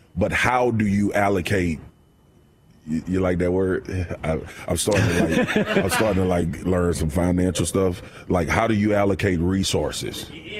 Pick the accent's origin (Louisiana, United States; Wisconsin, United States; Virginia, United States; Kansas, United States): Louisiana, United States; Baton Rouge; I grew up in Baton Rouge, okay? My mom worked hard. My dad worked hard. We didn't have a lot of money.